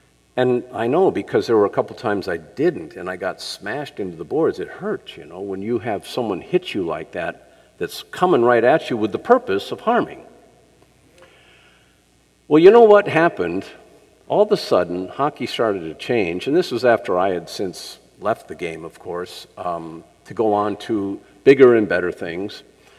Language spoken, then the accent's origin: English; Minnesota, United States; I grew up in Minnesota, though. You know, Minnesota, very cold in the winter.